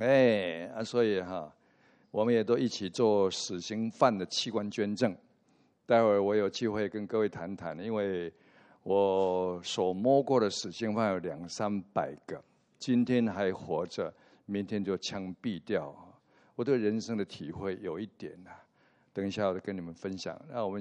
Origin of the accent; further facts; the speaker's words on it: Taiwan; 今天我们从台湾来的一批老师跟学生能够来到这里